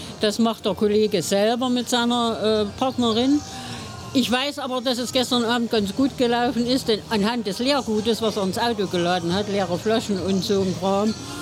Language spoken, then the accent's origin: German; Saalfeld, Thuringia, Germany; Also ich komme aus Saalfeld.